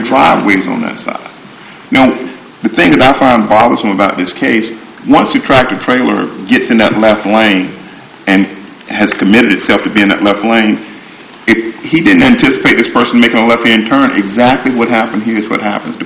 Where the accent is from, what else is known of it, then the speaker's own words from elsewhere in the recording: Virginia, United States; I'm from Southampton County. I mean, I know what these roads look like.